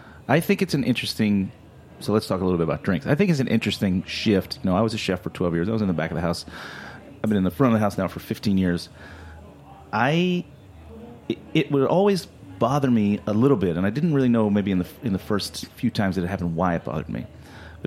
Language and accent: English; Deep South, United States; And I would like to mention that, I'm from the Deep South.